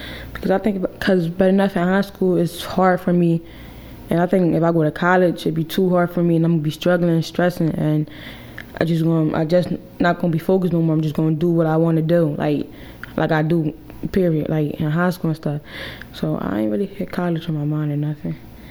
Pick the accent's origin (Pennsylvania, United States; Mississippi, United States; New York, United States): Pennsylvania, United States; Erie; I grew up in Erie.